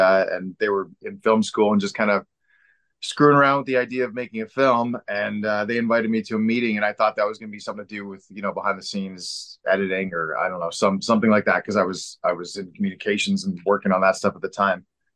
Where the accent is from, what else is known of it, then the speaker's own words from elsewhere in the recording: Guelph, Ontario, Canada; now in Toronto, Canada; I'm in Toronto. I'm from Guelph, Ontario.